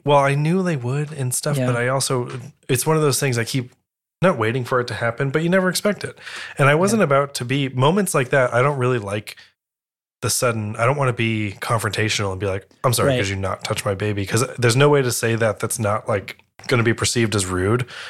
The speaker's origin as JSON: {"language": "English", "region": "Connecticut", "country": "United States", "tie": "born or raised there", "said": "Like I grew up near Long Island Sound, so he's very familiar with all the Norwalk Islands and stuff"}